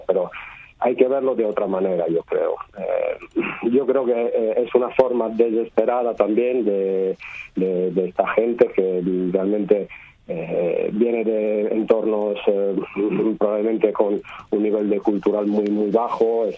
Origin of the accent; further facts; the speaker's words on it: Italy; Spanish is a second language; now in Barcelona, Spain; Yo soy italiano en particular modo